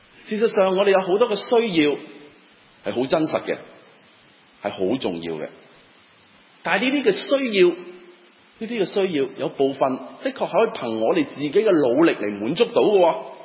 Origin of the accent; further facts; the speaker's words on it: Guangdong, China; 我们广东人是这样说的，钱就不是万能。